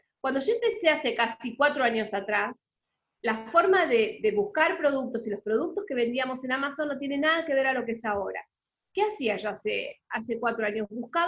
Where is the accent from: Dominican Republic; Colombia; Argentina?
Argentina; now in Panama; soy argentina, por lo que muchos se deben haber dado cuenta por el acento, pero vivo en Panamá hace casi 10 años.